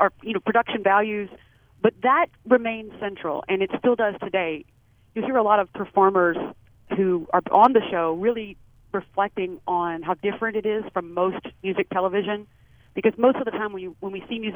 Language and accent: English; Louisiana, United States; I was about five when Austin City Limits began, and I grew up in Louisiana, not about 300 miles away from Austin